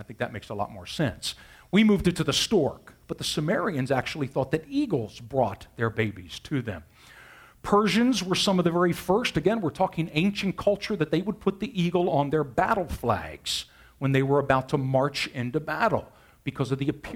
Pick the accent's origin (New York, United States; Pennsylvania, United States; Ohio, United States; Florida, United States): Pennsylvania, United States; Philadelphia; born there; So I was born in Philly.